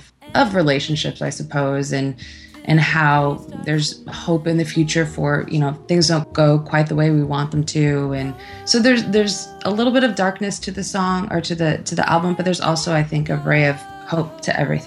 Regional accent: Chicago, Illinois, United States; I'm from Chicago

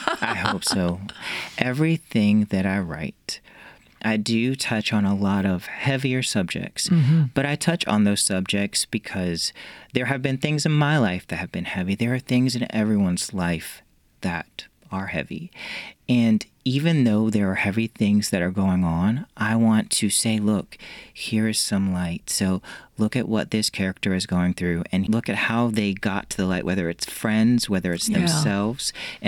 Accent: Portsmouth, Virginia, United States; I was raised in Virginia. My mom and dad, they were new to Virginia, to Portsmouth, actually.

